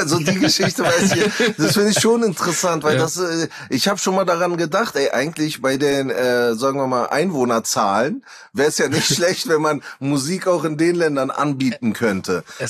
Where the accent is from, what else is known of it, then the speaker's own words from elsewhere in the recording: Berlin, Germany; born there; Ich bin in Berlin geboren